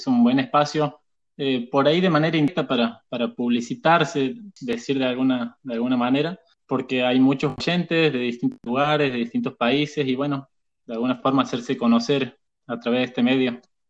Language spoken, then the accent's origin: Spanish; Villa Tamisqui, Santiago del Estero, Argentina; accent: Santiago del Estero; Soy de Santiago del Estero, como seguro ya se habrán dado cuenta por la tonada. Lo que se llama Villa Tamisqui, que está ubicado a 120 kilómetros de la ciudad capital.